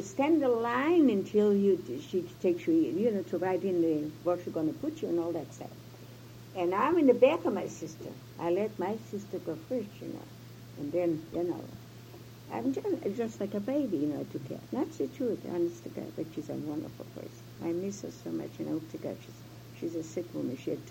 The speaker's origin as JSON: {"language": "English", "country": "Russia", "first_language": "Russian", "moved": "yes", "said": "And she knew that I was from Russia, from there, and I knew Russian and all that stuff, but I didn't know that."}